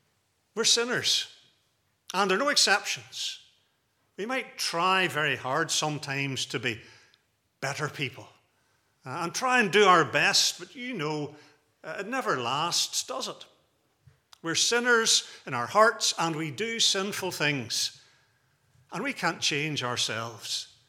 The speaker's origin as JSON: {"language": "English", "town": "Portrush", "region": "Northern Ireland", "country": "United Kingdom", "tie": "born or raised there", "said": "Now, I grew up in Portrush, and way back in olden days when I was there, they had a lifeboat in Portrush"}